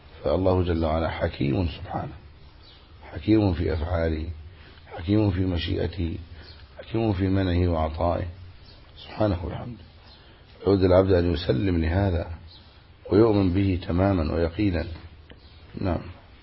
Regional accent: Egypt; هناك أمثلة باطلة، مثل عندنا في مصر

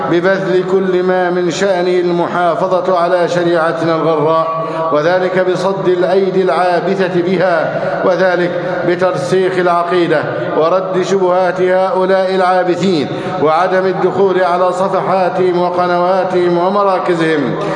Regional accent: Egypt; اللهم احفظ بلدنا مصر أمنا أمانا، سخاء رخاء

